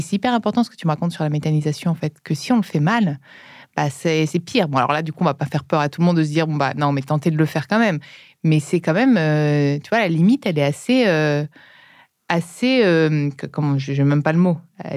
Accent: Tuscany, Italy; Moi, je viens de Toscane et je peux te dire qu'il y en a beaucoup plus de poubelles différentes.

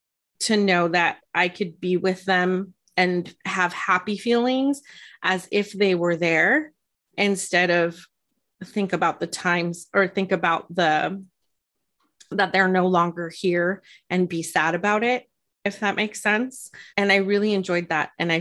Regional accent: California, United States; This is a Mexican heritage tradition, and I'm not Mexican, but I grew up in California.

